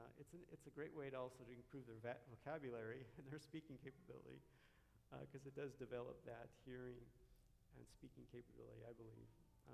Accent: Loma Linda, California, United States; born there; I was born in Loma Linda.

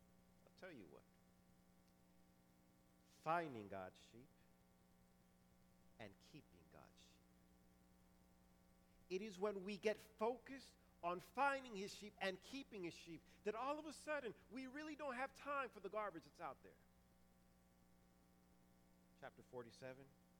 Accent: New York, United States; See, growing up in New York, my folks made sure I didn't go to one of our schools in the city.

